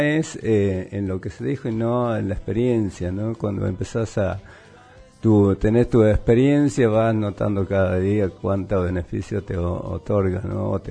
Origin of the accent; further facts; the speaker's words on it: Belén, Catamarca, Argentina; born there; now in Mar del Plata, Argentina; Vivo en Mar del Plata, yo nací en Catamarca, en Belén